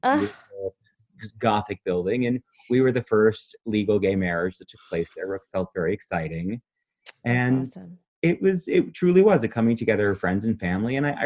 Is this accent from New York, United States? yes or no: yes; New York City, New York, United States; And I certainly never, as a New Yorker, dreamed that it was going to be legal in every state.